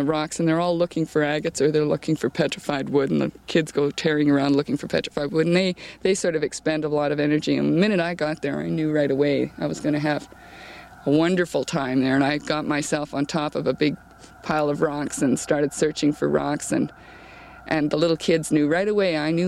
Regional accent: Brandon, Manitoba, Canada; I'm from Brandon, Manitoba.

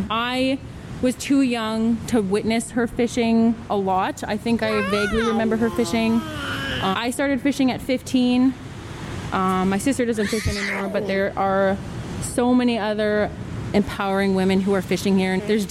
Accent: Witset, British Columbia, Canada; born or raised there

